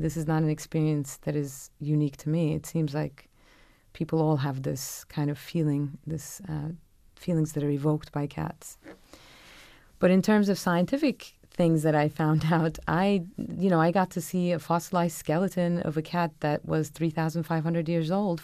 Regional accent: Istanbul, Turkey; It was something that I struggled with personally because I am from Istanbul

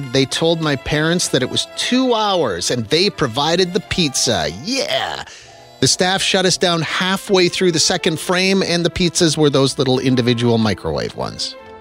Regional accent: Moose Jaw, Saskatchewan, Canada; I'm of an age, though, where there wasn't a lot of places to go for a birthday party. And also, I'm from Moose Jaw, Saskatchewan.

